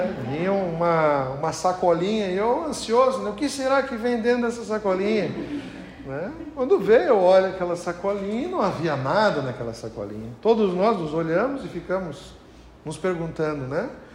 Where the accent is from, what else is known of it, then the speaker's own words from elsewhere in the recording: Brazil; Eu, como um bom brasileiro, escolhi a mais barata que tinha, né?